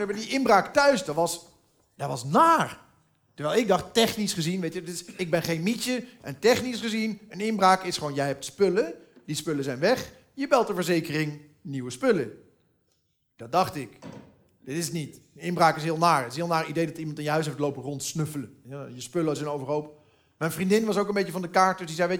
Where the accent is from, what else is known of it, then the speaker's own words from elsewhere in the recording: Julianadorp, North Holland, Netherlands; also born or lived in larger city; Toen ik groeide op in Julianendorp, weet je.